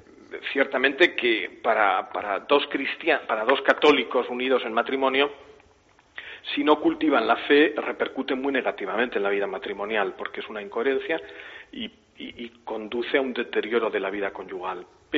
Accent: Logroño, La Rioja, Spain; yo soy de Logroño

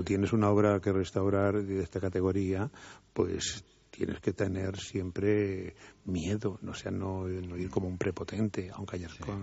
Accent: Toledo, Castilla-La Mancha, Spain; yo lo conozco el Greco desde mi infancia porque por algo soy de Toledo y es mi referencia cultural.

